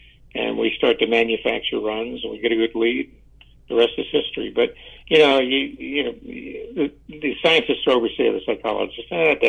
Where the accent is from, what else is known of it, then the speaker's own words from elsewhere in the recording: Tampa, Florida, United States; I was an only child growing up in Tampa, Florida, and Mom used to go to work at 8 in the morning